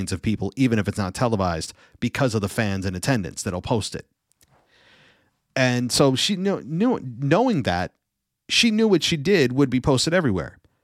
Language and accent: English; Albany, New York, United States; You know, I'm from Albany, New York, but people say Albany.